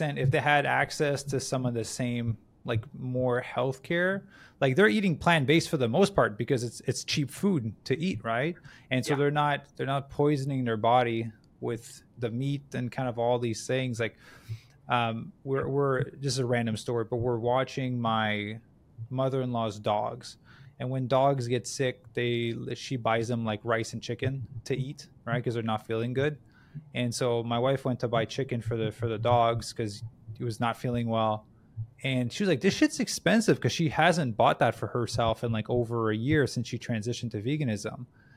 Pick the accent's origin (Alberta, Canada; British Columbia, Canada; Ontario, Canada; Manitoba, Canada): British Columbia, Canada; Vancouver; now in Los Angeles, United States; I come from Vancouver, Canada, which is considered crazy for Canadian market.